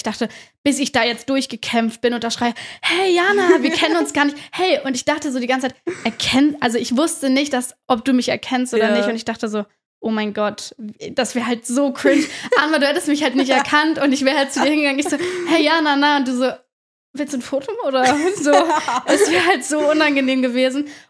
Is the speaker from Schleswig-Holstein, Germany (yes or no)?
yes; Kiel, Schleswig-Holstein, Germany; Und ich komme aus Kiel, also nicht so weit weg von Hamburg.